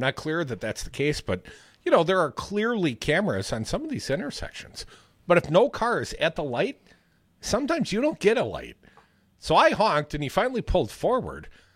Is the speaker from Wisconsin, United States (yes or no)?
yes; Middleton, Wisconsin, United States; I got to the exit for University Ave, and I'm from Middleton, so I usually hop all the way on and drive to the office, University Ave in Madison.